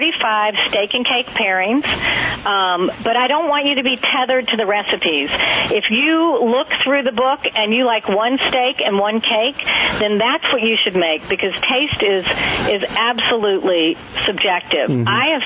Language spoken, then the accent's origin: English; North Carolina, United States; moved away; Well, you know what happened is I grew up in North Carolina, and I moved away